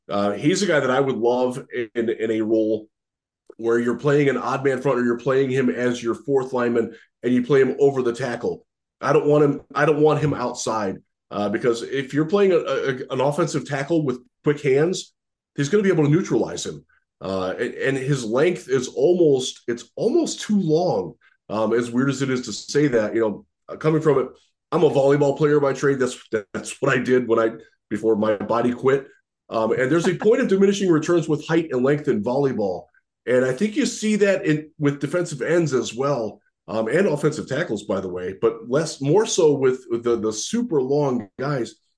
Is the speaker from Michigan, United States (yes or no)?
yes; Zeeland, Michigan, United States; he's from my hometown of Zeeland, Michigan